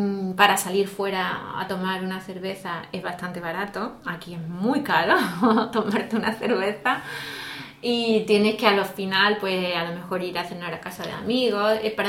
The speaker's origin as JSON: {"language": "Spanish", "town": "Seville", "region": "Andalusia", "country": "Spain", "lives_now": "Spain/abroad", "said": "yo vengo de España, de una ciudad del sur, que es una ciudad que tiene 700.000 habitantes."}